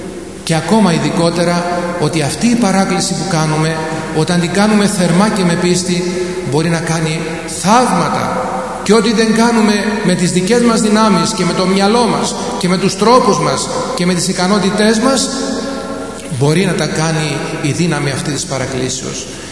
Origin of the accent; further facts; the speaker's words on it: Cyprus; ήμουν λαϊκός τότε, στις κατασκηνώσεις της Ιεράς Αρχιεπισκοπής Κύπρου, εκεί στην πατρίδα μου